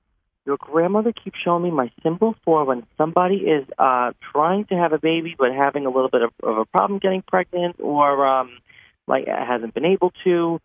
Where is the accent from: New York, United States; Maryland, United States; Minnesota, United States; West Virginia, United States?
New York, United States; I'm from New York, too.